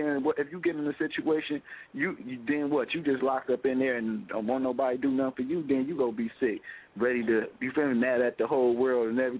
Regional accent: California, United States; And then I'm way from Cali, and you got me way out here.

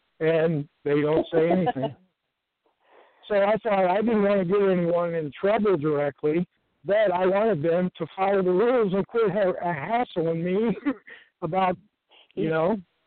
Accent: Springfield, Illinois, United States; I moved back to where I grew up around Springfield, Illinois.

